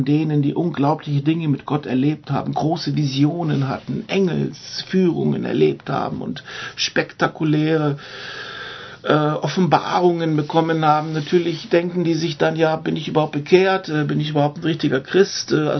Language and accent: German; Germany; weil auch wir als Deutsche wollen es doch mal auch immer wirklich genauer wissen.